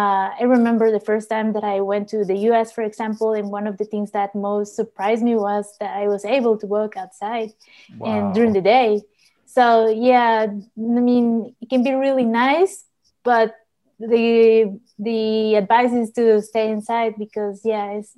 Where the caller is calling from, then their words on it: Guatemala City, Guatemala Department, Guatemala; From Guatemala City.